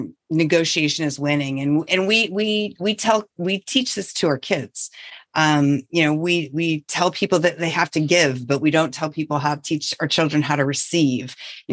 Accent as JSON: {"language": "English", "region": "Montana", "country": "United States", "tie": "born or raised there", "said": "So I'm born and raised in North Central Montana from a tiny farming and ranching community. So I'm a country girl at heart."}